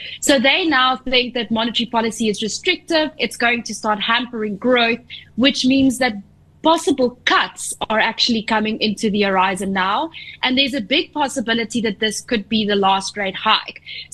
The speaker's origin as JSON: {"language": "English", "country": "South Africa", "said": "And it's difficult for us as South African investors to know exactly what foreigners in particular are thinking at the moment."}